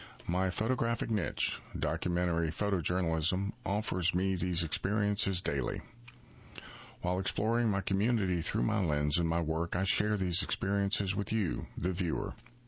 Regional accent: North Carolina, United States; Although I've been away for some time, North Carolina is my home state.

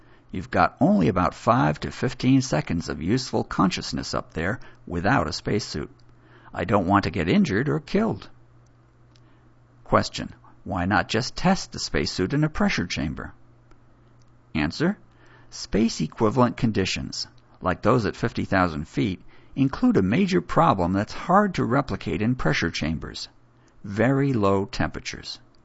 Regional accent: Texas, United States; I grew up in Texas when the culture of the Apollo missions was still reverberating.

